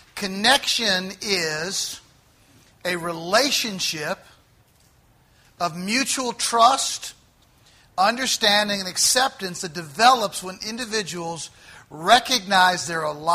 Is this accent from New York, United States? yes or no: no; Collinsville, Illinois, United States; I'm from Collinsville. Of course, they all knew that town. And here's three random strangers in Narita Airport at the same time from three tiny little towns in Illinois in the U.S.